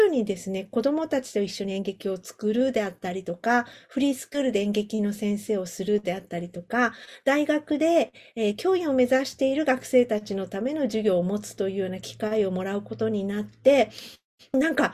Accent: Hiroshima, Japan; moved away as an adult; now in Okinawa, Japan; 19歳の時に沖縄大学に入学するというので沖縄に来まして、もともとは広島出身です。在学中に演劇を始めて、地元の小劇団みたいなところに所属していたのですが、そのままずるずると沖縄に居続けています。

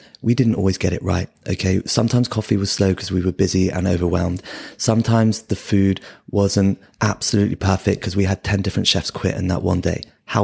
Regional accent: Hayle, South West England, United Kingdom; I grew up in Hale, down in Cornwall, and they got 3 miles of golden sand and sand dunes

